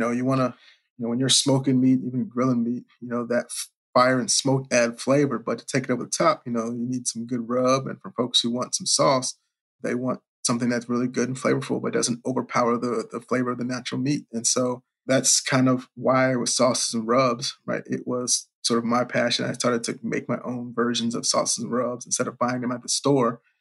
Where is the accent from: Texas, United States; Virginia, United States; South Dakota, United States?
Virginia, United States; Richmond; even growing up in Richmond, where at the time, didn't have like a big barbecue culture, but folks who sort of live where I lived in Virginia